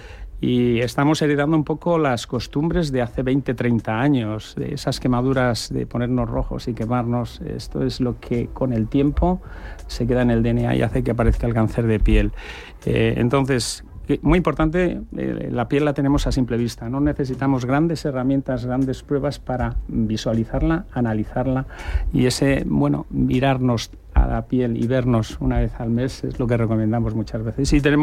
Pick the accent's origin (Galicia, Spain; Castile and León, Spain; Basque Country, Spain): Castile and León, Spain; Segovia; born there; moved away as an adult; Yo nací en Segovia, aunque llevo aquí desde los 18 años, pero me siento segoviano y voy siempre que puedo a Segovia y a la granja muy cerca.